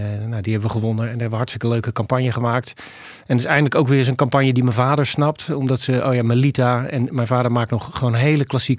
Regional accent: Loenen aan de Vecht, Utrecht, Netherlands; En ik kom uit Loenen aan de Vecht. Heb een vrouw, heb een dochter van 12.

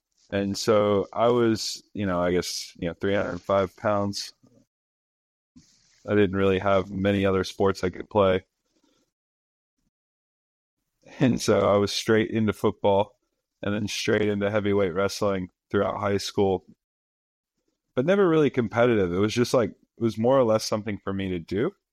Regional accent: Rock Hill, South Carolina, United States; And we grew up in Rock Hill, South Carolina, which is a smaller town outside of Charlotte, North Carolina.

